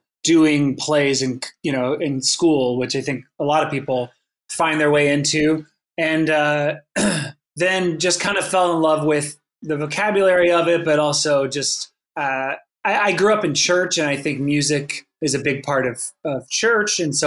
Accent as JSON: {"language": "English", "region": "North Carolina", "country": "United States", "tie": "born or raised there", "said": "Well, I will say growing up in North Carolina, I didn't really know that being a writer was a thing you could do, like as a life."}